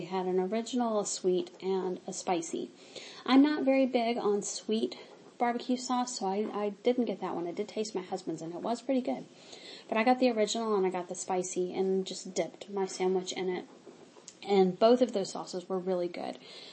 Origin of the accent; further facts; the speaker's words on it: Mississippi, United States; I grew up in Mississippi, and barbecue in the South is a big thing.